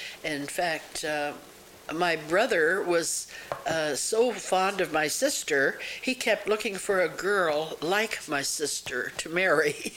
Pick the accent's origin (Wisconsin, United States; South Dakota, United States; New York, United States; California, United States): South Dakota, United States; Watertown; born there; Well, I was born on May the 10th, 1921, in Watertown, South Dakota. Did I say South Dakota?